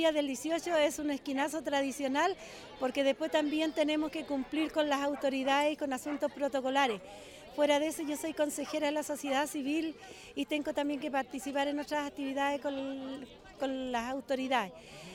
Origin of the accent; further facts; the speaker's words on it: Chile; todos somos chilenos